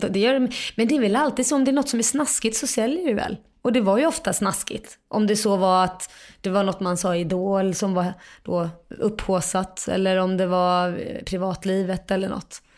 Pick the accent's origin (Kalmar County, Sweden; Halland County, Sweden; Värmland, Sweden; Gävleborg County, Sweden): Kalmar County, Sweden; Kalmar; also born or lived in Lund / Jerusalem; så där bodde jag fram och tillbaka mellan Kalmar och Jerusalem de första två åren. Sen flyttade de tillbaka till Kalmar på heltid, och de skilde sig där någonstans också. Då bodde mamma alltså med mig i Kalmar från 2 års ålder där.